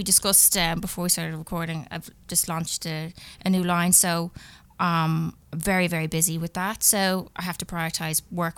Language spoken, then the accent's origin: English; Enniskerry, Leinster, Ireland; now in Dublin, Ireland; I was born and raised in County Wicklow, Enniskerry. And then I moved, I'm currently living in Milltown, Dublin South.